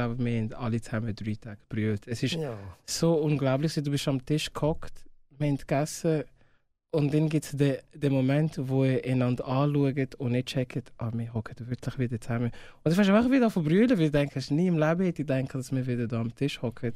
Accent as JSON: {"language": "German", "country": "Switzerland", "tie": "born there", "said": "Also meine Familie wohnt in der Schweiz. Ich bin in der Schweiz geboren."}